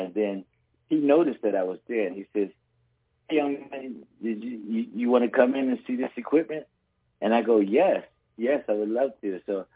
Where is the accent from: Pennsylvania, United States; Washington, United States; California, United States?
Pennsylvania, United States; Philadelphia; Well, no, it's just that in Philadelphia, in the city of Philadelphia, on every block, there's musicians.